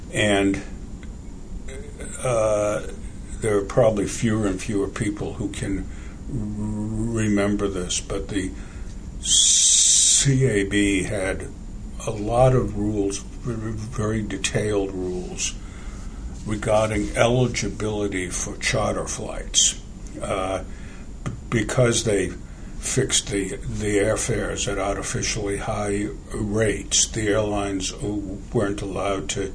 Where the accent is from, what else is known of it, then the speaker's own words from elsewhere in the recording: Lewiston, Maine, United States; also born or lived in Auburn; I grew up in Lewiston and Auburn, Maine. Those are two cities across from each other, across a river from each other. They were, at the time, mill towns.